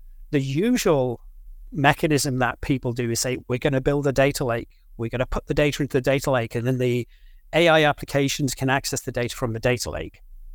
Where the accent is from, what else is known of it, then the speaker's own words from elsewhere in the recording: England, United Kingdom; I'm English, so I speak English very well, but we have a habit of not speaking any other language very well.